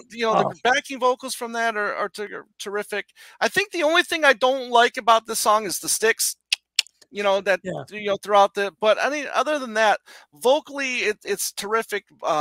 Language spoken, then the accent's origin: English; Michigan, United States; showing the band being at the Big Tire in my hometown of Michigan, I-94. We get the Big Tire, which inside is a Ferris wheel.